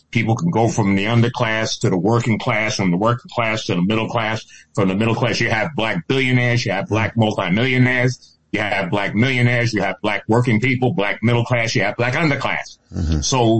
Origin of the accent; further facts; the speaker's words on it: Bronx, New York, United States; also born or lived in New Jersey; I was born in New Jersey and grew up in the hood in the Bronx and Harlem.